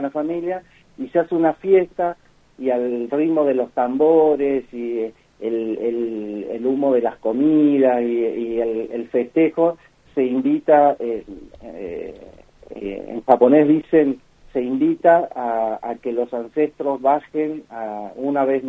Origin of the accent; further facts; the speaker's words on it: Misiones, Argentina; born there; now in La Plata, Argentina; Yo nací en Misiones, pero después me acoplé a lo que es la...